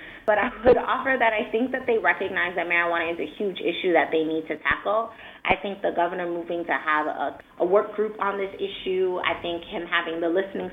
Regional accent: New York, United States; As a New Yorker, it pains me to be behind our sports rivals like California and Massachusetts.

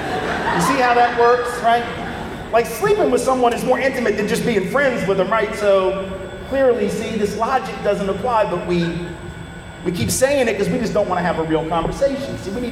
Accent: Tennessee, United States; I'm from Tennessee, man. I'm a Southerner born and bred, been there all my life.

